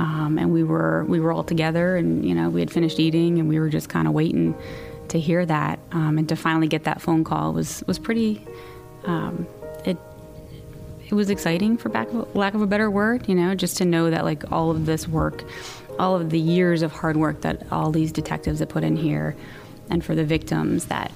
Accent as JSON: {"language": "English", "region": "Maryland", "country": "United States", "said": "We're from Montgomery County, Maryland. At least I am."}